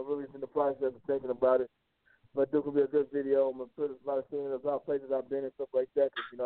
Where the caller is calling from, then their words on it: Georgia, United States; I'm calling from Georgia. … of OTS Entertainment.